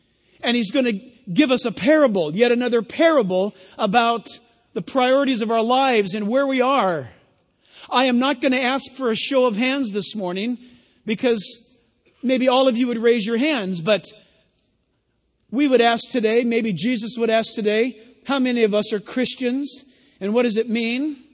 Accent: San Diego, California, United States; I was born and raised in San Diego where the fog was, you know, dangerous enough.

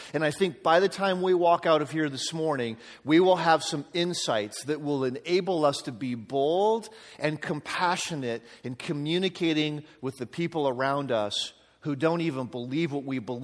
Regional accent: Colorado, United States; I'm from Colorado. In fact, I live in a little town called Manitou Springs, which is right at the foot of Pikes Peak.

